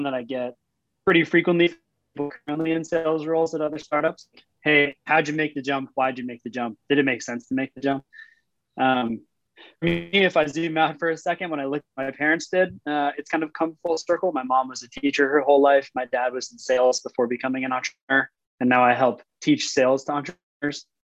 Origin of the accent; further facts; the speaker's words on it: New Jersey, United States; So I was born and raised in New Jersey. I've got two younger sisters. We're all adopted from different families. I went to Rutgers, so I stayed local for college.